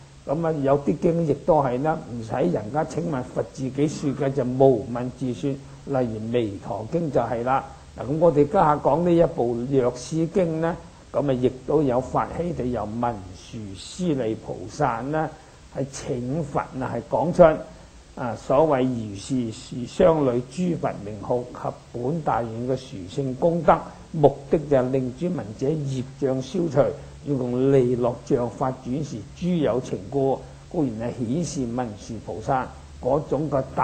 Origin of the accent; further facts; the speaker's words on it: Guangdong, China; 嗱咁我係廣東人，標準廣東話就讀室利啦。